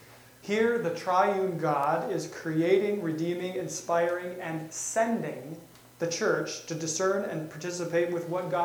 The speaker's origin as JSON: {"language": "English", "town": "Duluth", "region": "Minnesota", "country": "United States", "said": "I'm from Duluth, Minnesota"}